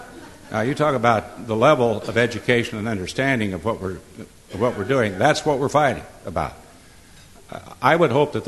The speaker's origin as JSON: {"language": "English", "town": "Dodge City", "region": "Kansas", "country": "United States", "said": "I'm from Dodge City, so I don't really like to talk about it much. We're a little different out there."}